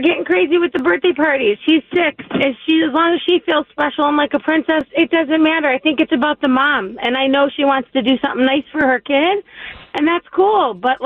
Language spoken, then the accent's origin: English; Buffalo, New York, United States; I'm from Buffalo, New York.